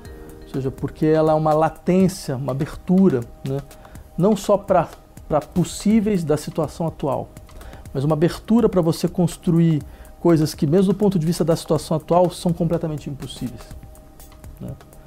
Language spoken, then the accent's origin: Portuguese; Brazil; Eu sou do Brasil